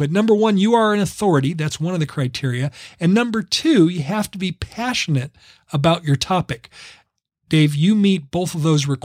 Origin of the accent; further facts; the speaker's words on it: San Diego, California, United States; I mentioned I grew up in San Diego. I know San Diego very well.